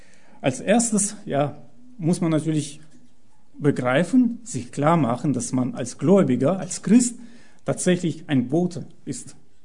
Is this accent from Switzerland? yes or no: no; Pforzheim, Baden-Württemberg, Germany; Ich komme aus Pforzheim und wir haben jetzt in der Stadt ganz viele Plakate